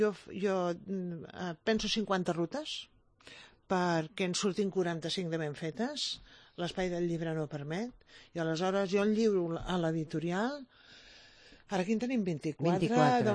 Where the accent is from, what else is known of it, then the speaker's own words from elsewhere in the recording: Barcelona, Catalonia, Spain; jo sóc de Barcelona, els meus pares són de Barcelona. Hi ha un fil de la meva família que se va molt enrere.